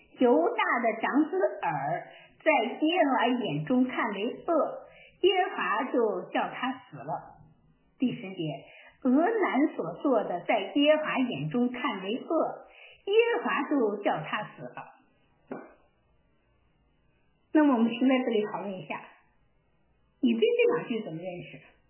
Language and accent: Chinese; China; 这个我们中国人真的比较务实哈